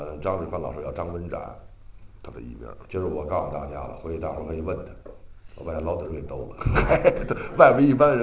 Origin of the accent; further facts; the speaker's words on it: Tianjin, China; 就是跟我们就咱们天津人叫饭的